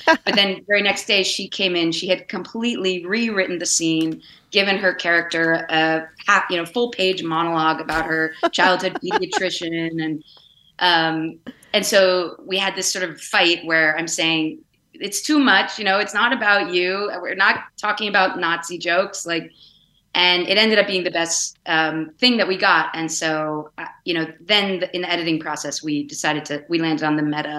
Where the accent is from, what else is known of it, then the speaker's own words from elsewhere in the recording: Vermont, United States; But, I grew up in Vermont, and in the pandemic, I spent some time there early on.